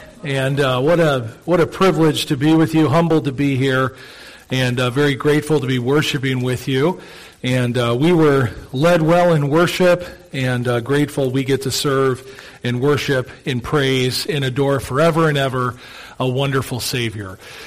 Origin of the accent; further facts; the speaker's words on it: Oswego, Illinois, United States; I was at a pastor's conference in my hometown of Oswego, Illinois.